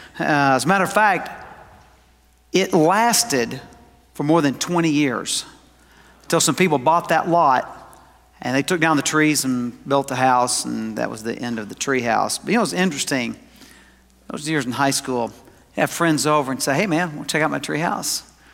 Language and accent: English; the South, United States; Now, you understand, I was raised in the South. I mean, there were woods everywhere